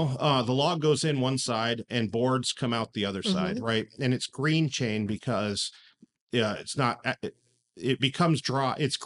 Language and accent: English; Oregon, United States; also born or lived in Washington; All over Western Oregon, Western Washington.